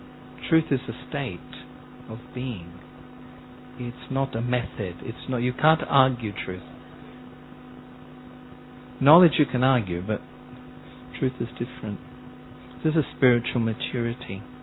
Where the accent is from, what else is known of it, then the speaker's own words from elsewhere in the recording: Australia; I mean, I remember growing up in Australia